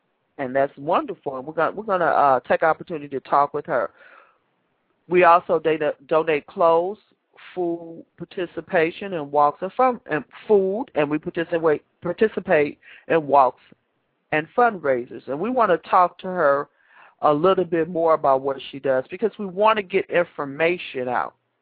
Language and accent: English; Chicago, Illinois, United States; I grew up in Chicago, and no matter what, I love it.